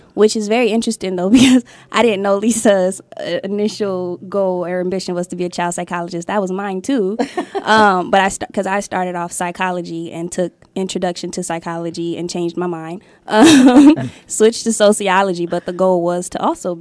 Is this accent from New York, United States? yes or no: no; Compton, California, United States; also born or lived in Inglewood; So I was born in Inglewood, but when I was put in foster care, I was moved to Compton.